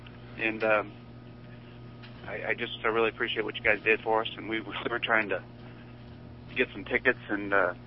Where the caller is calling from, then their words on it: Cottonwood, California, United States; I'm in Cottonwood right now.